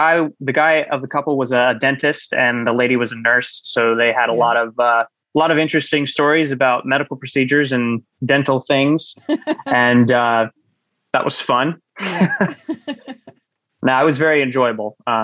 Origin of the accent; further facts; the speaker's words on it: Stevens City, Virginia, United States; So I grew up in Stevens City, but had a lot of friends down in Harrisonburg.